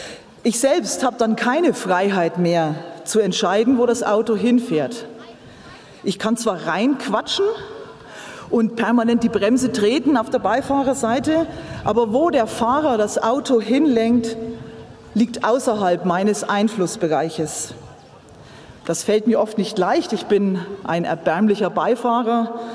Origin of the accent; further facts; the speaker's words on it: Lichtenberg, Berlin, Germany; Ich komme aus Lichtenberg, also es sind nur ein paar Kilometer hier gleich ums Eck